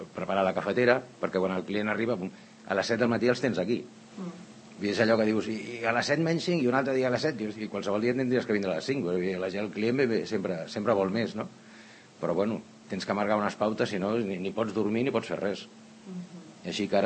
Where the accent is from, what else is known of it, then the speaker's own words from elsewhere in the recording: Sant Cugat del Vallès, Catalonia, Spain; born there; Jo vaig néixer a Sant Cugat. Jo vaig néixer al carrer Sant Jordi número 11. Uh-huh. No vam anar a néixer a Terrassa, jo vaig néixer a casa. Que abans es naixia a casa.